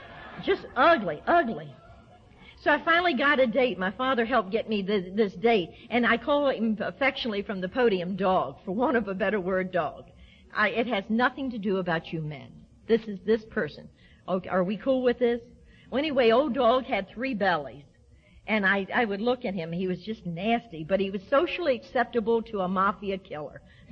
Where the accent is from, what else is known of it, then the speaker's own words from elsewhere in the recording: the South, United States; born there; I'm a Southerner by birth.